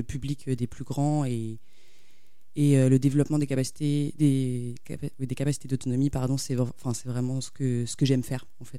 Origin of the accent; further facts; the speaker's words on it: Saint-Calais, Pays de la Loire, France; Je viens du côté de Saint-Calais, à la frontière avec le Loir-et-Cher.